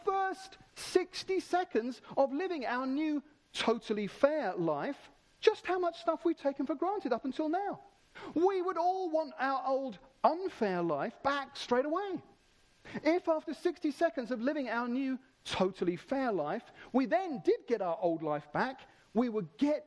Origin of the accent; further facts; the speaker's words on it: United Kingdom; So we kind of, because we're British, we do it kind of in our brains.